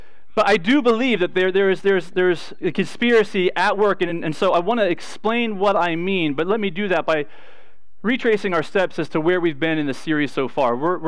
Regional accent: Ohio, United States; it doesn't affect me at all. I'm from Ohio.

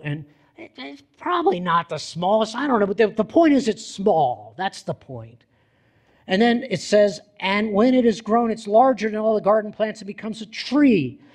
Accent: East Coast, United States; I like mustard, by the way. I grew up on the East Coast.

